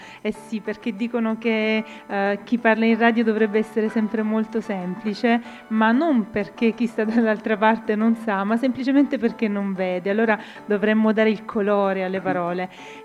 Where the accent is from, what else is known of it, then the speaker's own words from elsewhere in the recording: Lecce, Apulia, Italy; Io sono originaria di Lecce, la Puglia.